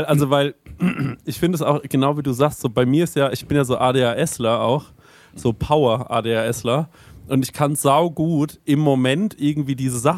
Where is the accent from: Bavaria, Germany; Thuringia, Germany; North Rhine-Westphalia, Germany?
Bavaria, Germany; Goldbach; Wir haben früher in Goldbach, gab's, da wo ich herkomme, ne?